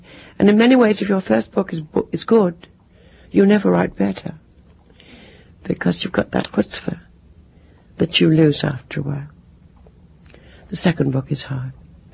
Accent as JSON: {"language": "English", "town": "Cardiff", "region": "Wales", "country": "United Kingdom", "tie": "born or raised there", "said": "I think I would have been happier there than growing up in a big town. It was a very closed Jewish community and very safe. It was also very Welsh."}